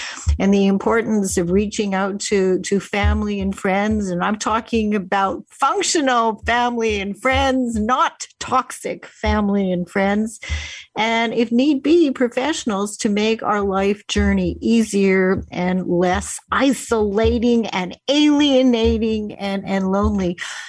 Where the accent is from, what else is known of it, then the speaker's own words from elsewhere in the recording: Winnipeg, Manitoba, Canada; I grew up in Winnipeg, Canada